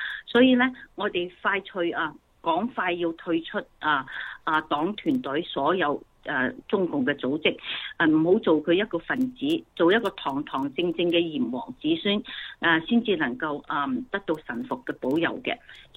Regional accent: China; 我哋中國人

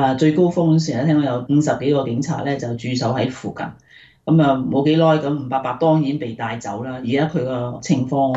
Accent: Hong Kong; 特別係對我哋香港人嚟講啦

